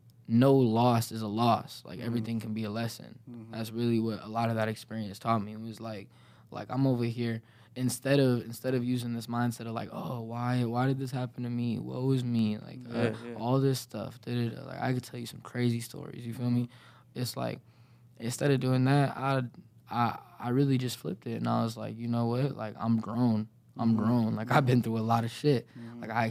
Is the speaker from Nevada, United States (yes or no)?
yes; Las Vegas, Nevada, United States; really understand the struggle like people be talking about like coming from Vegas until you're under 21 growing up in Vegas.